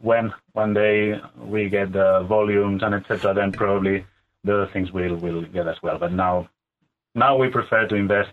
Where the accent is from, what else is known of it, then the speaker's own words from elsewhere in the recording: Barcelona, Catalonia, Spain; moved away as an adult; now in Helsinki, Finland; I mean, I'm now here located in Helsinki, which is like in the other corner of Europe because I'm from Barcelona, which has real differences in culture, weather